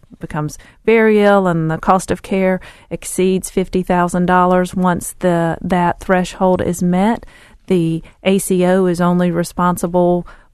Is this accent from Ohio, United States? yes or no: no; North Carolina, United States; I'm from Eastern North Carolina, the land of barbecue and sweet tea, and so we have lots of diabetes and cardiovascular disease and things like that.